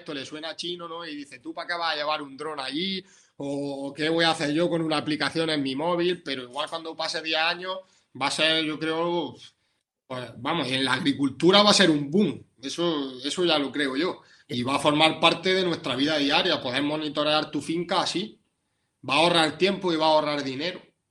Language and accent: Spanish; Jaén, Andalusia, Spain; que yo soy de Jaén también